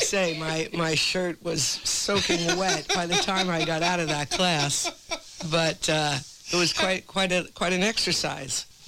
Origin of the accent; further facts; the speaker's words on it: New Jersey, United States; also born or lived in Bronx, United States; I was born in Bronx, New York, and then shortly after that, we moved to North Jersey because I was the third in the line, and we were the first in the family to move out of New York.